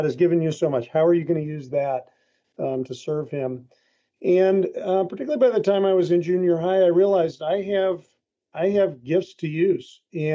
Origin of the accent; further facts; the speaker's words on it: Wheaton, Illinois, United States; I grew up right here in Wheaton, Illinois, going to Wheaton Christian Grammar School and just really being immersed in the Wheaton community.